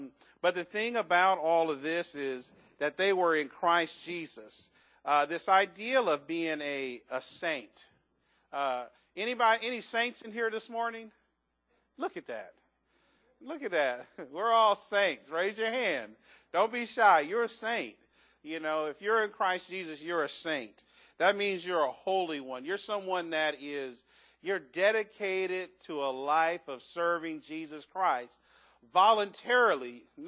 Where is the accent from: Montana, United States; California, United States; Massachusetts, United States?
California, United States; Oakland; now in Vallejo, United States; we grew up in West Oakland from ages 1 to, I think I was about 13 when I moved here to Vallejo.